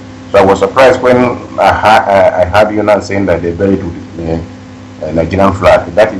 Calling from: Sweden; I'm calling from Sweden.

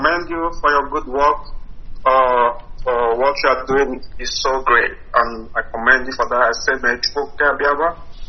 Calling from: India; I'm calling from India.

